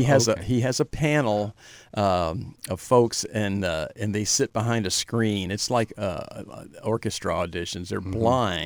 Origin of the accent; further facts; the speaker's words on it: Atlanta, Georgia, United States; Well, so that in the big picture, growing up in Atlanta, I would first have to say Robert Shaw